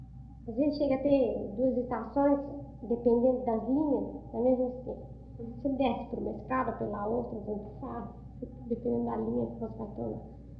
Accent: Brazil; Nós, como bons brasileiros, acostumados com as lojas

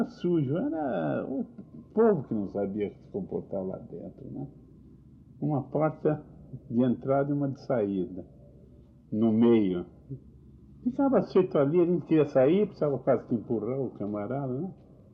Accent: Brazil; Um caso que me aconteceu como brasileiro, um caso muito triste, né?

